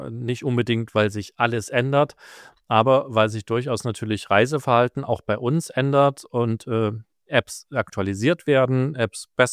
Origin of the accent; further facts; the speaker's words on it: Saxony, Germany; accent: Saxon; Ja, ich bin Sachse, ich darf mich über meinen Dialekt lustig machen.